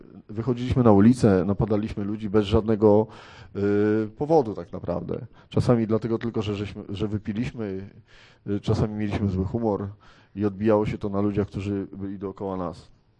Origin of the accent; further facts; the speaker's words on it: Warsaw, Masovian Voivodeship, Poland; jestem z Warszawy. W Radzyniu jest trochę mojego serca. Jest takich parę miejsc tutaj na Lubelszczyźnie.